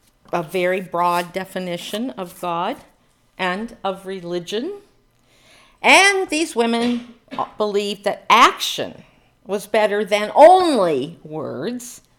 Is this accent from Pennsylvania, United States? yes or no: yes; Pennsylvania, United States; this always strikes me because I grew up in Northwest Pennsylvania.